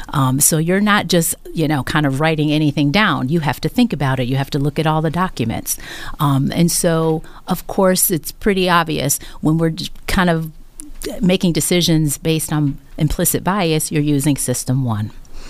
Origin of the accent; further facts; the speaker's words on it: Williamsville, New York, United States; Born here. Yeah, I grew up in Williamsville, actually. But I've been in the Western New York area all my life.